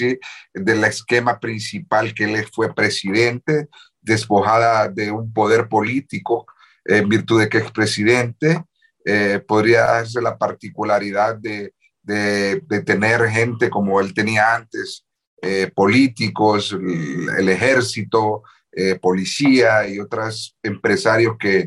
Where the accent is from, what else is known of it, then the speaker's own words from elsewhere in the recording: Honduras; pues no veo como hondureño, como abogado, apartándome de cualquier tipo de sentimiento que pueda tener como hondureño